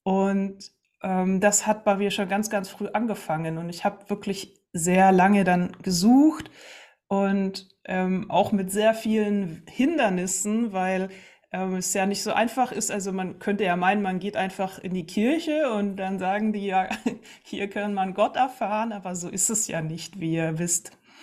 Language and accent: German; Landsberg am Lech, Bavaria, Germany; now in Dresden, Germany; ich komme aus Landsberg am Lech. Ich weiß, dass dem einen oder anderen was sagt, das kleine, schöne Städtchen. Und mittlerweile bin ich jetzt hier in Dresden zugeschaltet